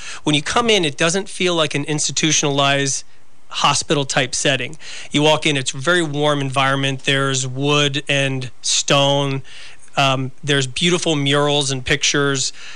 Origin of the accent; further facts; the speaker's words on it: Florida, United States; I'm originally from Florida.